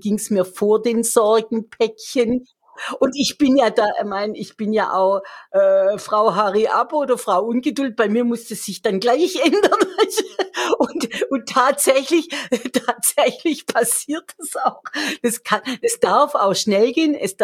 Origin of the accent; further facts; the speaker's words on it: Bavaria, Germany; Ich komme ja aus dem Allgäu, auch viel Natur.